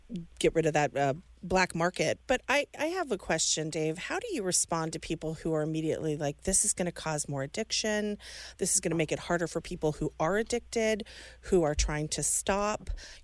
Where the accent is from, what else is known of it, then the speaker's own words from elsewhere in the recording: Illinois, United States; born there; Well, I was born in Illini. Well, Illinois.